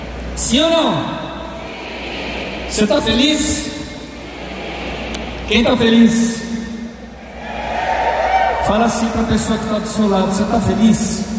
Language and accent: Portuguese; Santo André, São Paulo, Brazil; eu vim lá de Santo André, São Paulo, eu faço parte da comunidade Colo de Deus